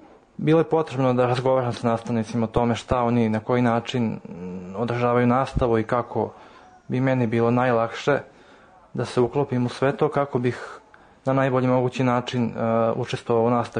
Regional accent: Sombor, Vojvodina, Serbia; born there; 22 godine i trenutno studiram klavir na Akademiji umetnosti u Novom Sadu, 48 godina. Rođen sam u Somboru

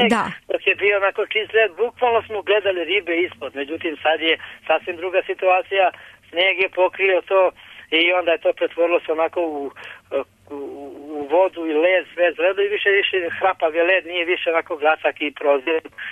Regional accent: Sremska Mitrovica, Vojvodina, Serbia; Ja kad sam bio dete, ovakve su bile zime i ledilo se i ledila se Sava. I Sava je ovde kod nas u Sremskoj Mitrovici.

